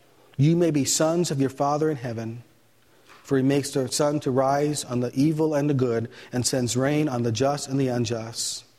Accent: Hawaii, United States; as you know, I came from Hawaii, and I was raised up in an Okinawan home.

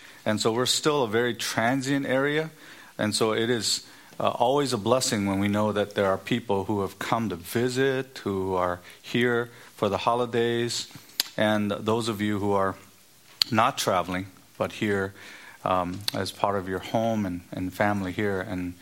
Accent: California, United States; We're from Southern California.

